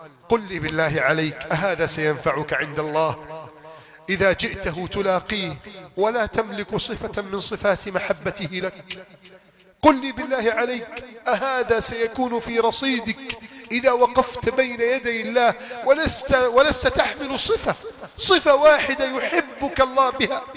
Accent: Egypt

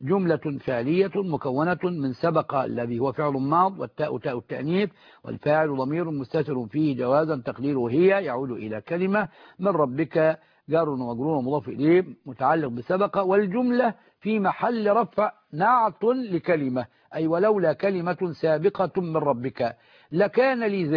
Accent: Sharqia Governorate, Egypt; أنا من الشرقية أيضا.

